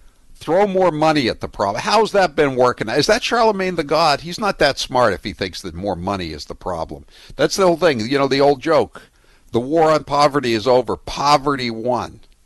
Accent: Portland, Maine, United States; I'm from Portland, Maine, and you know, we were always the poor relation, the much more hard scrabble city than Portland, Oregon.

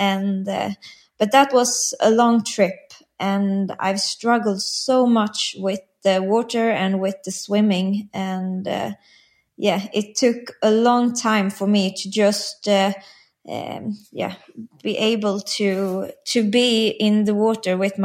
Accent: Karlstad, Värmland, Sweden; English is a second language; it was when they arranged a swim run here in my hometown in Karlstam

